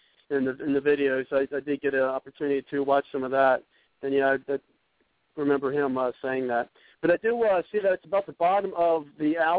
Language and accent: English; Ohio, United States; Actually, from my home state here in Ohio.